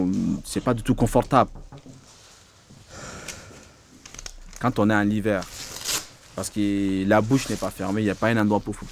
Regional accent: Mali; also born or lived in Sierra Leone / Morocco / Toulouse; now in France; Je suis original du Mali, donc j'ai fait mes études primaires au Mali. Après, j'ai beaucoup voyagé quand même. Je suis passé par la Sierra Leone, le Maroc, après Toulouse.

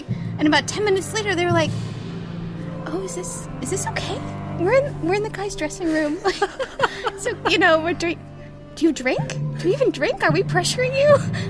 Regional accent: Detroit, Michigan, United States; now in Boston, United States; And I'm new to Boston, just a couple months. I'm originally from Detroit, Michigan.

